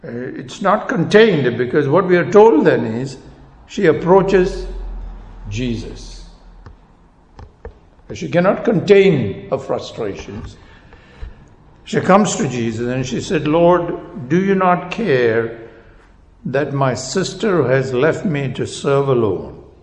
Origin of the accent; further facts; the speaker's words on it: India; English is a second language; As I said, I grew up in India. In my first 10 years, I lived away from my parents in a village.